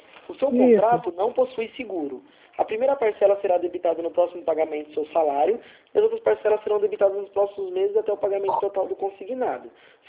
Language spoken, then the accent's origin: Portuguese; Marília, São Paulo, Brazil